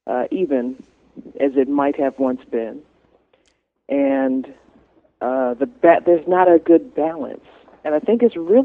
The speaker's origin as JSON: {"language": "English", "town": "Chicago", "region": "Illinois", "country": "United States", "tie": "born or raised there", "said": "when I was little, growing up in Chicago, I could tune in at certain points of the day"}